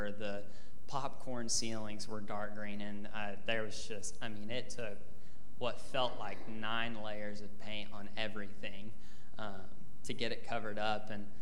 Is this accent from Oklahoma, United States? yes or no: yes; Norman, Oklahoma, United States; I am from Norman. I work in construction up there for a Christian construction company called Covenant Homes.